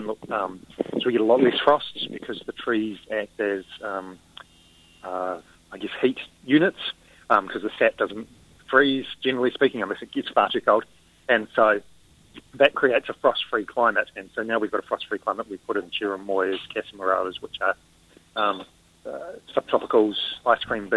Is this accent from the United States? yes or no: no; Waikato, New Zealand; because I grew up in the Waikato eating fruit off trees at home.